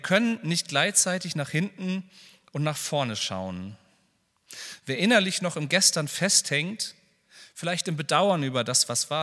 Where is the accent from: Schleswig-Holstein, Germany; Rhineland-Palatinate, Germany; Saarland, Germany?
Schleswig-Holstein, Germany; ich komme aus Schleswig-Holstein